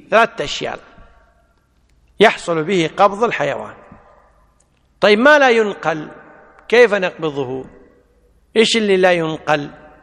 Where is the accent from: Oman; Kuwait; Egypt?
Kuwait; المرجع العرف مثلا عندنا في الكويت سمسار السيارات أجرته على من